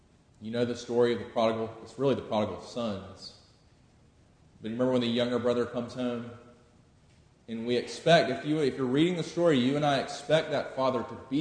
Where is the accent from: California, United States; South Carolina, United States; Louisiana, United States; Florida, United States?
South Carolina, United States; Sumter; also born or lived in Statesboro, Georgia; I grew up in Sumter, South Carolina, so moving back to Columbia was basically like moving home.